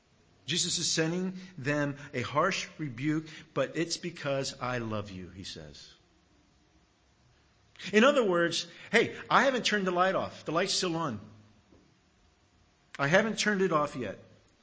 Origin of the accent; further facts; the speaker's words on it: United States; now in Australia; It's like tea. I'm an American. First time I ever had a sip of hot tea was when I moved to Australia.